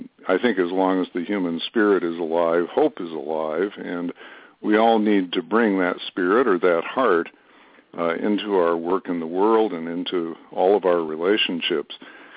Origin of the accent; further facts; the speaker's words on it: Chicago, Illinois, United States; born there; now in Madison, United States; I live in Madison, Wisconsin, and I'm a Midwesterner by birth, born in Chicago, and my father's people were from Iowa and so forth.